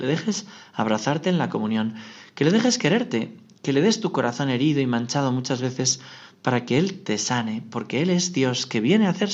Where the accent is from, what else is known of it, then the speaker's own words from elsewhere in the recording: Navarre, Spain; A mí me cautiva de alegría, por ejemplo, cantarle así, porque yo soy navarro.